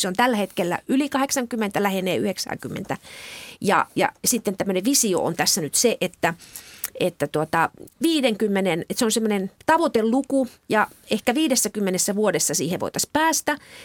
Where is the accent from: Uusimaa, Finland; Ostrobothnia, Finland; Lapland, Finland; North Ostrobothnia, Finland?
Lapland, Finland; Kemi; Kasvoin Kemissä